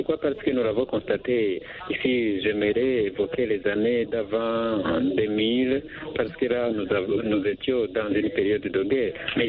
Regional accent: Bujumbura, Burundi; chez nous à Bujumbura

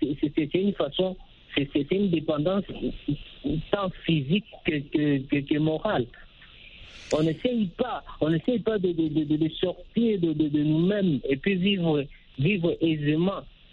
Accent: DR Congo; nous sommes Congolais, nous sommes de la RDC

